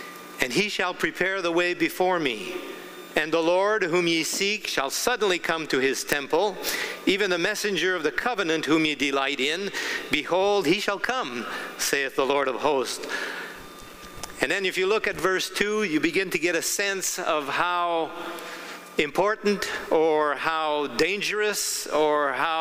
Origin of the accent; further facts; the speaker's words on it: Eden Valley, Colorado, United States; I'm from Eden Valley in Colorado